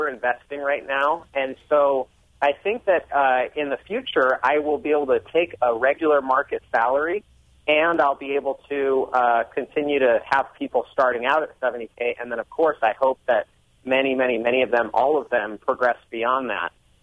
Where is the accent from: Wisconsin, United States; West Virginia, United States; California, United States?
Wisconsin, United States; Milwaukee; also born or lived in East Lansing; I was born in East Lansing, Michigan, but lived in Milwaukee until I was 5 or 6 years old.